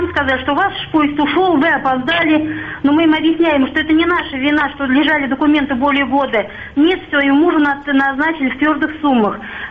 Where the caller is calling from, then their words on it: Saratov Oblast, Russia; also born or lived in Kazakhstan; из Саратовской области. Очень приятно, что вы дали нам слово.